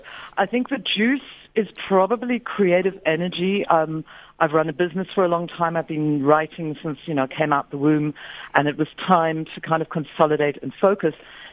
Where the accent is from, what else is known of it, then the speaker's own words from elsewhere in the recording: Aberdeen, Scotland, United Kingdom; when I was a child, I grew up in Aberdeen, Scotland, where there were just no Jewish people